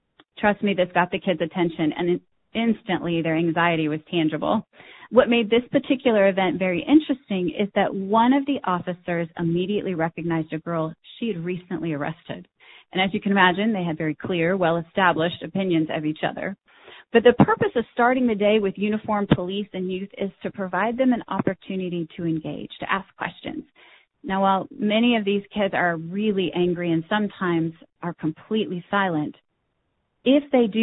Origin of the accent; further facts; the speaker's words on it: Oklahoma, United States; from my home state of Oklahoma.